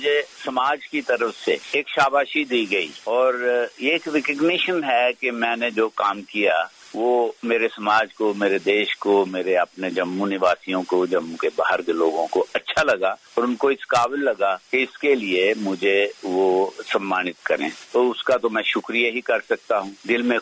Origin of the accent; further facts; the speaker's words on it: Jammu and Kashmir, India; first language Dogri; Hindi is a second language; मैं डोगरी का लेखक हूँ, मैं उस भाषा में लिखता हूँ जो मेरी मातृभाषा है